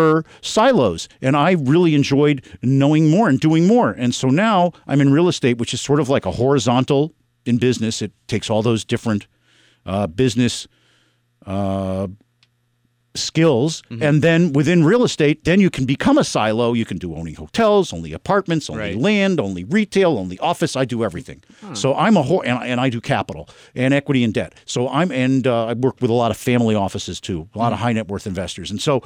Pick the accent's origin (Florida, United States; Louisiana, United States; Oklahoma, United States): Florida, United States; Miami; I grew up here in Miami. Okay. My dad had MS. My mom was a social worker, so I really am a first-generation business person.